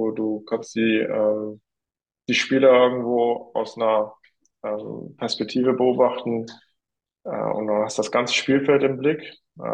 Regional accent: Germany; Ich bin ja in Deutschland geboren und hier auch aufgewachsen.

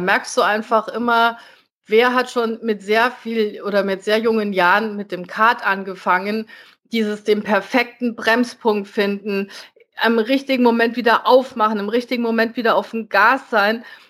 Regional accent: Netherlands; German is a second language

